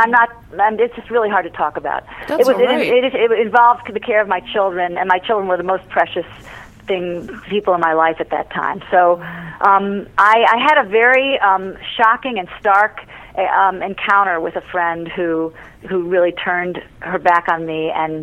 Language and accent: English; Detroit, Michigan, United States; My father, I grew up partly in Detroit, and Henry Ford II once said